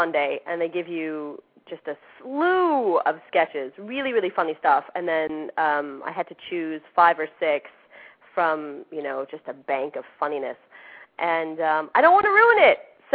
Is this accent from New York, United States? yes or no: no; Chicago, Illinois, United States; Well, I'm from Chicago, so I'm a theater kid by nature.